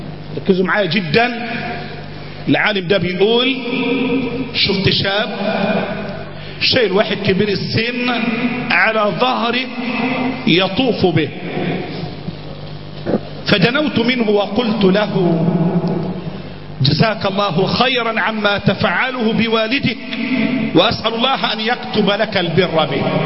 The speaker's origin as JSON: {"language": "Arabic", "country": "Egypt", "said": "ده أنا مصري"}